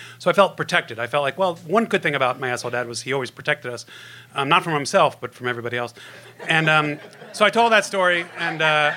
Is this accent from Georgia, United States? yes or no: no; Monroe, New York, United States; So my dad, I grew up in Monroe, New York, which is like an hour north.